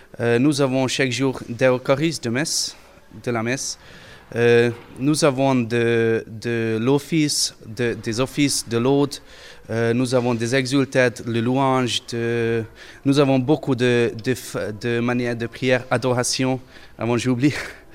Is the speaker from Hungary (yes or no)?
yes; Budapest, Hungary; French is a second language; Je suis hongrois et je viens de Budapest, la capitale de la Hongrie.